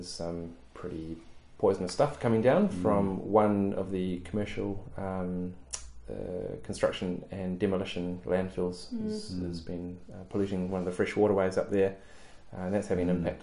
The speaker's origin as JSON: {"language": "English", "town": "Island Bay", "region": "Wellington", "country": "New Zealand", "tie": "born or raised there", "said": "I think of a story of when we were growing up in Island Bay."}